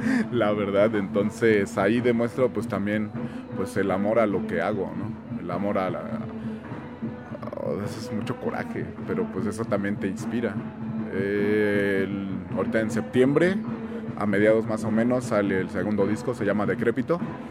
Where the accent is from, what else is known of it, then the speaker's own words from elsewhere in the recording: Puebla, Mexico; venimos de la ciudad de Puebla.